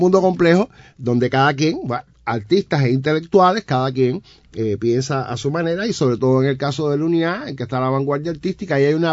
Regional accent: Cuba; ya se sabe cómo somos los cubanos

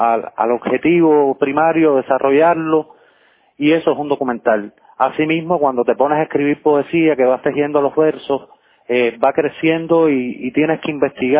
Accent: Cuba; la vida del cubano y poner en alto el nombre de mi país y del lugar de donde soy.

